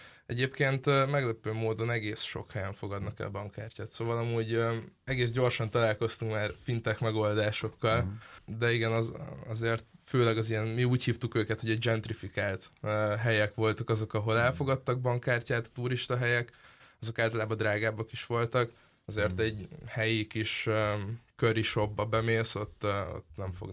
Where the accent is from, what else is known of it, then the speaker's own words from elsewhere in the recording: Pécs, Baranya, Hungary; Igen, mondjuk én pécsi vagyok, Pécsre leutazva gyakran.